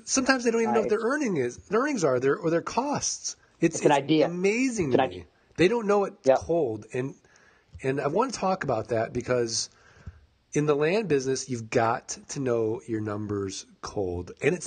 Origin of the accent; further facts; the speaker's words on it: St. Louis, Missouri, United States; also born or lived in Kansas City; I lived in Kansas City, but I'm a Rams fan. I'm from St. Louis.